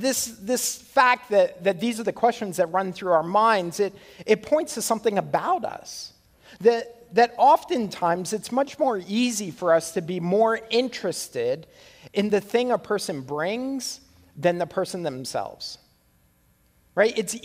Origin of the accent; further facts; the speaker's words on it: Canada; For those of you who don't know me, I'm Canadian.